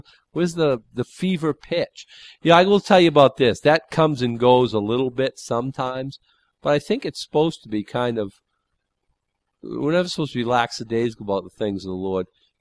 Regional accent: United States; I'm an American, for goodness sake.

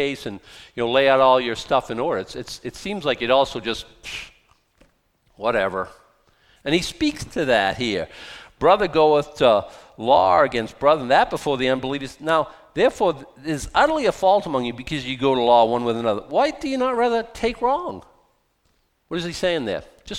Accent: Boston, Massachusetts, United States; I grew up in Boston. I was, like, political.

